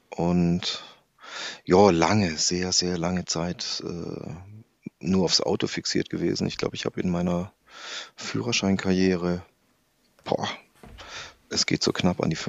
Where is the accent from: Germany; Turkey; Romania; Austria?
Germany; Baden-Württemberg; also born or lived in Mexico City, Mexico; Und ich bin mit 4 Jahren zurück nach Deutschland mit meiner Mom. Meine Eltern haben sich getrennt. Und dann im beschaulichen Schwarzwald aufgewachsen, in Bad Ribolzau.